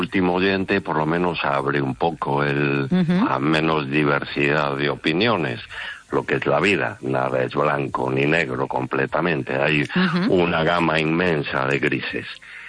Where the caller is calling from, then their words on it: Ferrol, Galicia, Spain; de Ferrol.